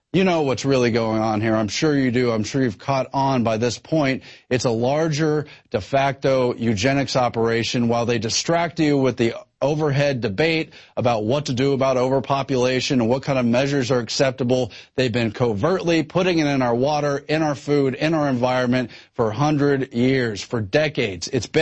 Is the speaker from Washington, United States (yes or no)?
no; Angleton, Texas, United States; it took place in my hometown of Angleton, Texas, and neighboring Lake Jackson, Texas, all in Brazoria County